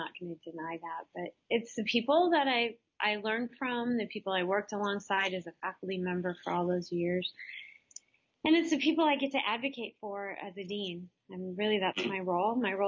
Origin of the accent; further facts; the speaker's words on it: Alaska, United States; also born or lived in Minnesota; I grew up, actually I was born in Minnesota, and when I was in middle school, we moved to Alaska.